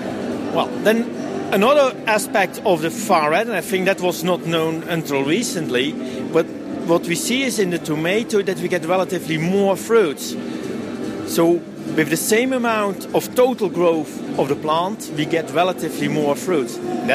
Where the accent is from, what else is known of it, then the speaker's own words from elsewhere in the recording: Netherlands; I'm coming from the Netherlands.